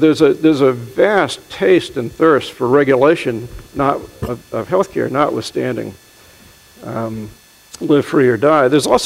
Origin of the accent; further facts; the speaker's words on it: Boston, Massachusetts, United States; So I'm from Boston, and every day I see dozens of license plates from New Hampshire